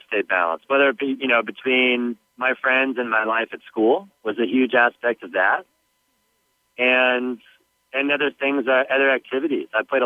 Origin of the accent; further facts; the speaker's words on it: California, United States; We grew up swimming in Southern California together, and it was very much one of those things where it was just like a lifestyle.